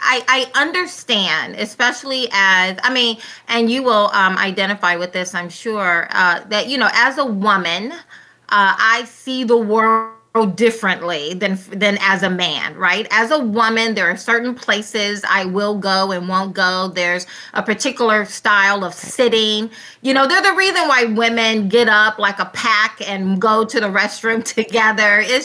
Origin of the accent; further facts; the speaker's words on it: the South, United States; And the same way as being a Black person, yes, clearly I, and then growing up in the Deep South, there's a reason why I put the emphasis on the Deep South